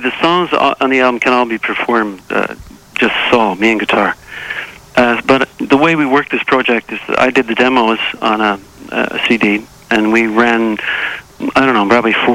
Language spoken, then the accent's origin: English; Bulwer, Quebec, Canada; also born or lived in Thetford Mines / North Hatley / Lennoxville; I'm from, I was born in just outside of Thetford Mines, but my family moved to North Hadley, then Lennoxville, and then ended up in Bulwer. So my adolescence was spent living on a farm in Bulwer in the village